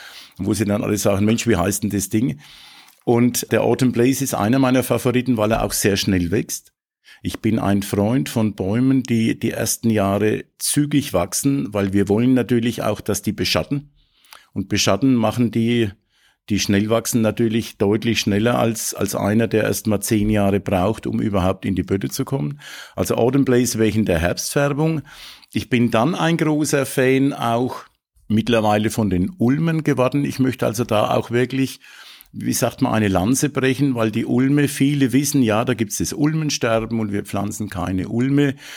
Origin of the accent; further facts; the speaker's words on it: Erlabrunn, Bavaria, Germany; ich komme aus Erlabrunn